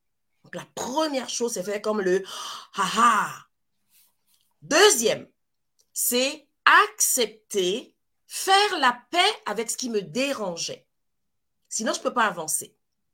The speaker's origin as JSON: {"language": "French", "country": "Côte d’Ivoire", "said": "Je suis originaire de la Côte d'Ivoire."}